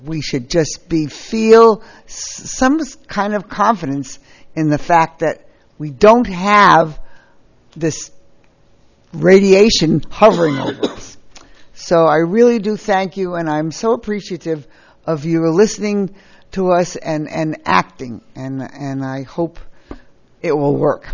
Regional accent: San Luis Obispo, California, United States; from San Luis Obispo

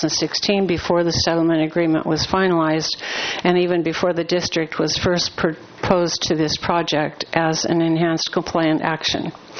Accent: Oceano, California, United States; from Oceano, a ratepayer

